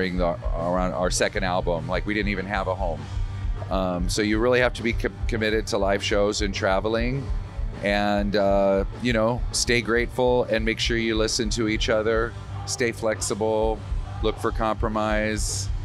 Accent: Wisconsin, United States; And we're going to Superior, Wisconsin. Like, I'm from Wisconsin.

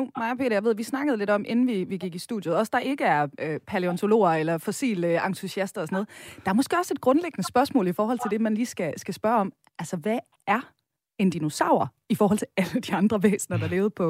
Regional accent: Samsø, Central Denmark Region, Denmark; der var hjemme på Samsø hos mine forældre

